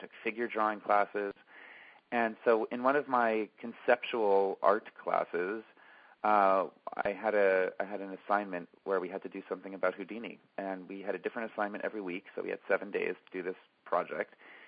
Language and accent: English; New Jersey, United States; I'm from the New Jersey dry cleaning side of … But we are still related.